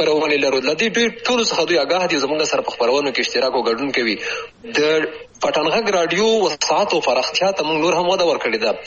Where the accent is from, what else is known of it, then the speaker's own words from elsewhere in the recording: Chamkani, Paktia, Afghanistan; همدغلته مې دنیا ته سترګې غړولې دي، او زده کړې مې هم په همدې خپله ولسوالۍ کې چې دغلته یوه لویه لیسه ده، عالي لیسه ده، د څمکنیو عالي لیسه، خورا ډېر لوی قدمات لري. همدغلته سر ته رسولې دي.